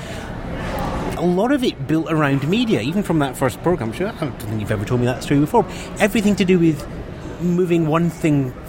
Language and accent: English; United Kingdom; Yes, and we're British. We like long and silly arguments.